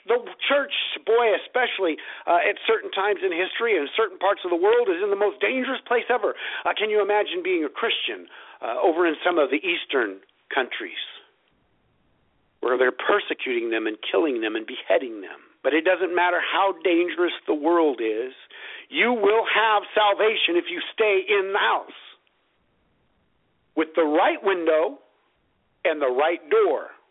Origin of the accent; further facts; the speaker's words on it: California, United States; He was from Colorado. I was from California.